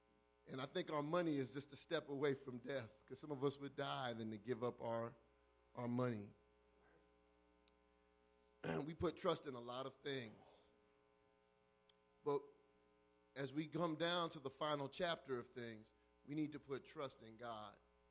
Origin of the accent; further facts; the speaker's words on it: New York, United States; I grew up in New York when you used to be able to go and buy a 25 cents would buy you a slice of pizza.